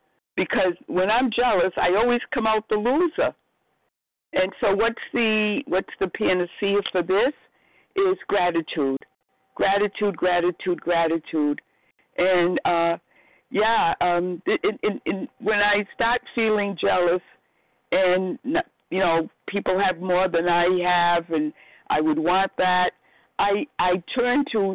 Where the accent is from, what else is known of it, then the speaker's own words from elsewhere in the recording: Boston, Massachusetts, United States; I'm a recovered compulsive overeater, and I'm from the Boston area.